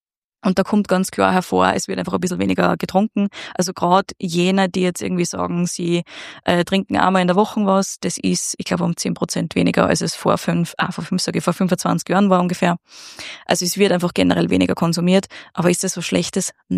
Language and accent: German; Upper Austria, Austria; moved away as an adult; now in Vienna, Austria; wie ich nach Wien gezogen bin mit 18, 19 und ich komme aus Oberösterreich